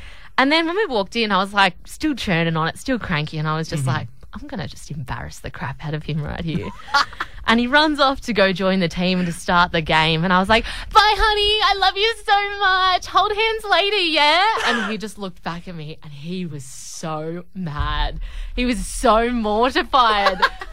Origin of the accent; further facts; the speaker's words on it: Newcastle, New South Wales, Australia; we are both from Newcastle … I originally.